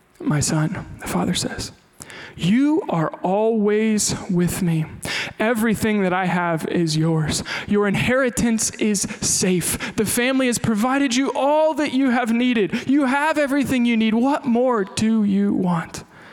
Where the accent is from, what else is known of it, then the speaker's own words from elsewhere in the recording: Kansas, United States; Man, maybe it's because I'm from Kansas and I like barbecue.